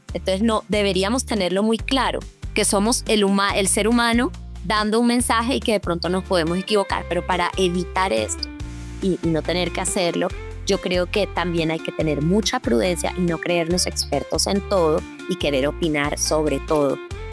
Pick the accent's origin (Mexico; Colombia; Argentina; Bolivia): Colombia; Barranquilla, Atlántico; accent: Barranquilla; Tú creo que aquí me has notado mi acento, que soy barranquillera, pero me has entendido perfectamente